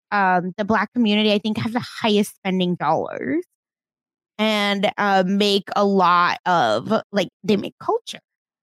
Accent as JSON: {"language": "English", "town": "Tulsa", "region": "Oklahoma", "country": "United States", "tie": "born or raised there", "said": "Maybe even the Black Wall Street, which was unfortunately in my part of where I grew up in Tulsa."}